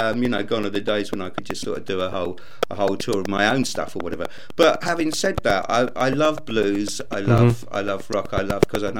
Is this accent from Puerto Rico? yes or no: no; Burgess Hill, South East England, United Kingdom; also born or lived in London; Yeah, I was born in London in 1950. And I went to school in Burgess Hill for my sins.